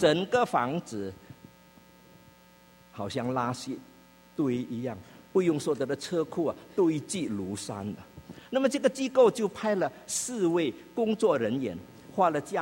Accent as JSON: {"language": "Chinese", "country": "China", "said": "就我们中国人爱吃鸭"}